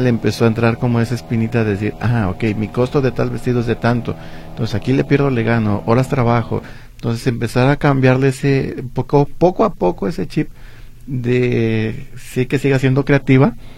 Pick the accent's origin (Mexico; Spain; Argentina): Mexico; Nosotros como mexicanos, tú bien nos dices, no leemos los manuales